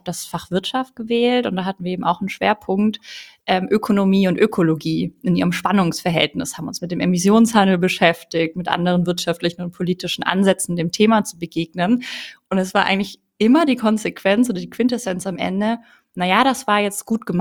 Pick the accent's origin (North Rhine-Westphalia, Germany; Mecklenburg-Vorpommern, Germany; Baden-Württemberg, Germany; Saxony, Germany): Baden-Württemberg, Germany; Ulm; ich komme aus Ulm, aus einem schwäbischen Haushalt